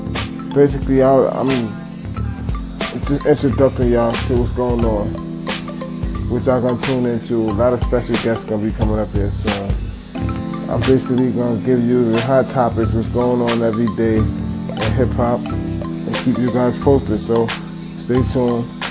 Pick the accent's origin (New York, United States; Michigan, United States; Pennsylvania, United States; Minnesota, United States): New York, United States; Brooklyn; I'm from Brooklyn, New York. I'm 24.